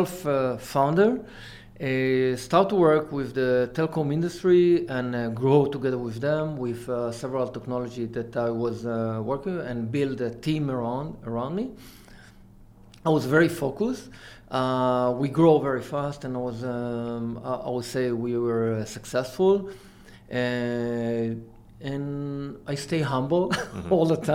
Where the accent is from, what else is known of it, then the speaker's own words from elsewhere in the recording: Israel; English is a second language; I born and raised in Israel, mm-hmm. educated in Israel, have been in the Israeli army in one of the elite units for almost 6 years. Then I study engineering in Israel